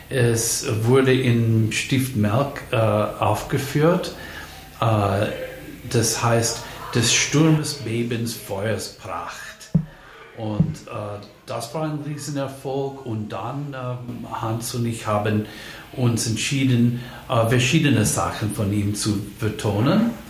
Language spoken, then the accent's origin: German; United States; Ich bin Amerikaner, aber meine Großeltern kommen alle aus Europa. Mütterlicherseits aus Kroatien und väterlicherseits aus Italien.